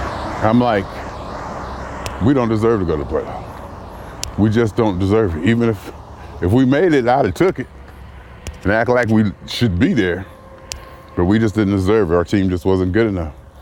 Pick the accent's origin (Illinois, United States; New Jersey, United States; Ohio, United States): Ohio, United States; also born or lived in Pennsylvania; I was born in Pennsylvania, lived in Pennsylvania, I guess for the first couple weeks, a month or so of my life, in my grandmother's house, till I moved to Ohio.